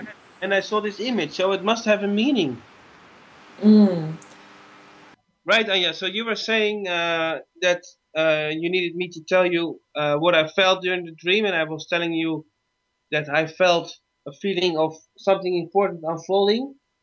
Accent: Achterkerk, Zeeland, Netherlands; I was born in Achterkerk. That's the place where my parents live.

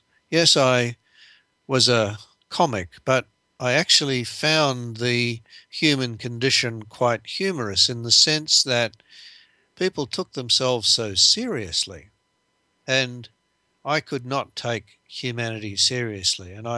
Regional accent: United States; the United States, which is my home country

